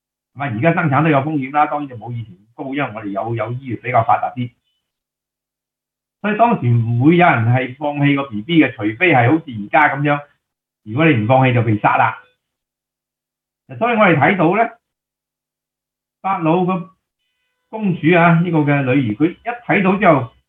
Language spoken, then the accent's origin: Cantonese; China; 我哋中国人都好有智慧，我哋系有爱嘅。